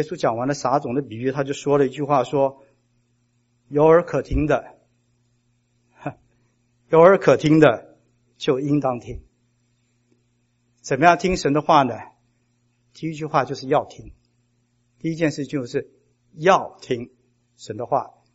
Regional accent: China; 就你看我们中国人造字说聪明

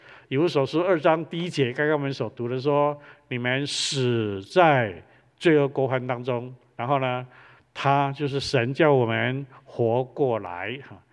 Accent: China; 那我们中国人呢，是以我们的修行来自夸。

